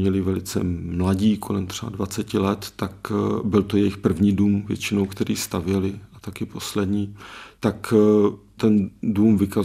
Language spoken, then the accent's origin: Czech; Moravia, Czechia; Ano, já jsem si všiml, u nás na Moravě, asi jsme byli chudší, tak všichni tomu říkali rádio, když to v Čechách to byla televize.